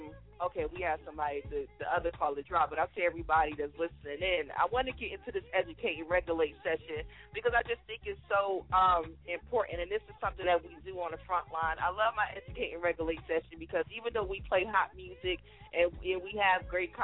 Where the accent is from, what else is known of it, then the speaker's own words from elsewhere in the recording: New Jersey, United States; I'm from Jersey